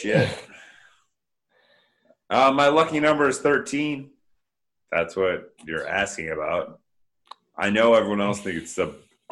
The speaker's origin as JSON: {"language": "English", "region": "Wisconsin", "country": "United States", "said": "which it doesn't because we're from Wisconsin, we're from the Midwest. We don't have hurricanes."}